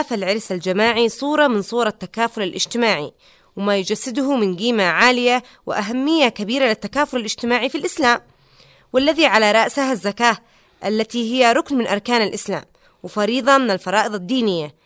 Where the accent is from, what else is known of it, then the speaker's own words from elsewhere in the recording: Yemen; فنحن كشعب يمني مسلم بهويتنا الإيمانية